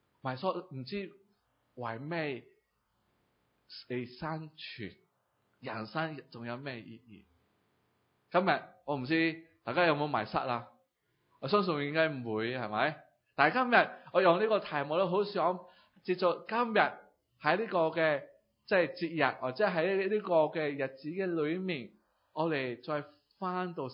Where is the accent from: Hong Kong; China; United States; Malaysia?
Malaysia; 我唔系港人啦，我系坏人啊，就系马来西亚嘅坏人啦